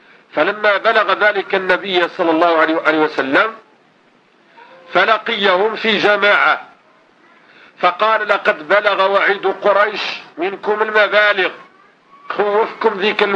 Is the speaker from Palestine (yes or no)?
no; Morocco; اللي يصبح الآن عندنا في المغرب العر أرخص شيء بلا ثمن للأسف.